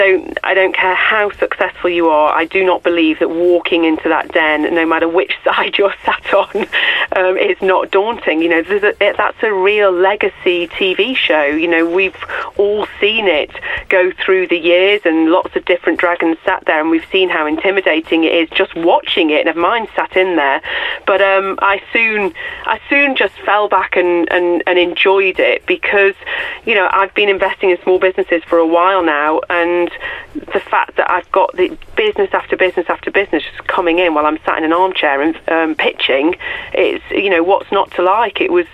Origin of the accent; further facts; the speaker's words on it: Stoke-on-Trent, West Midlands, United Kingdom; we're all from Stoke, and from the Potteries, Fenton, Tunstall, Hanley, Stoke, Newcastle. So, and most of my mates is still my best mates since I was 5 years old and I went to school with them.